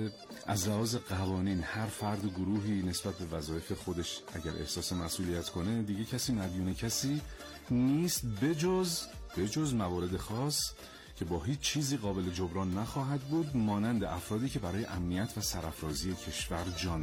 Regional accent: Iran; ما ایرانی هستیم و در این خاک داریم زندگی میکنیم و واقعا میبالیم به ایرانی بودن خودمون

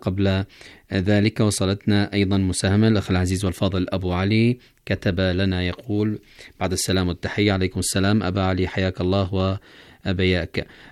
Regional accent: Yemen; من أجل إحياء السلام مرة أخرى في بلدنا اليمن

